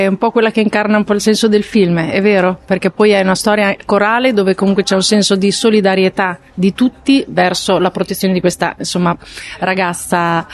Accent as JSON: {"language": "Italian", "region": "Emilia-Romagna", "country": "Italy", "said": "soprattutto la provincia emiliana da cui io vengo c'ha molte similitudini con quella americana"}